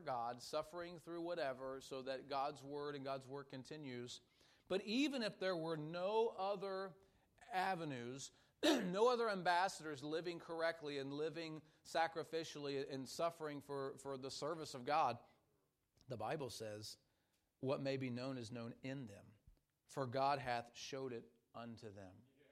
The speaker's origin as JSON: {"language": "English", "town": "Cincinnati", "region": "Ohio", "country": "United States", "tie": "born or raised there", "said": "I understand. I grew up in Cincinnati."}